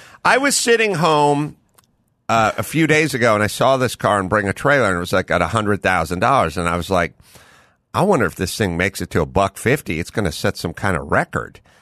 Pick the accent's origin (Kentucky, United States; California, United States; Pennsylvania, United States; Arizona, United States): California, United States; I never, even though I'm from SoCal and even though people would go down to Van Nuys and cruise Van Nuys